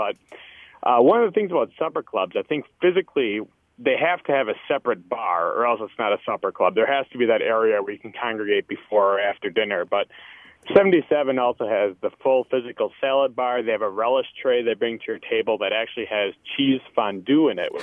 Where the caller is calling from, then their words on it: Milwaukee, Wisconsin, United States; I'm calling from Milwaukee, but there's one up near Hayward, Wisconsin.